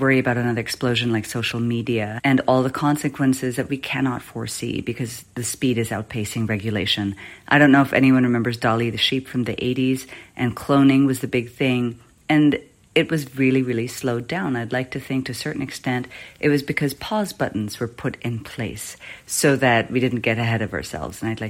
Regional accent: Philippines; I'm from the Philippines.

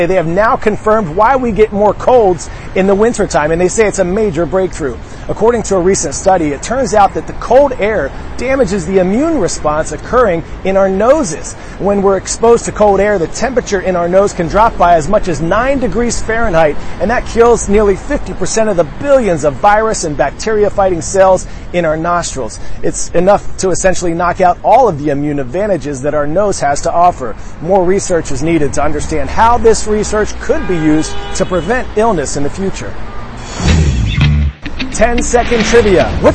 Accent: Philadelphia, Pennsylvania, United States; the city of brotherly love, Philadelphia, Pennsylvania, my home state.

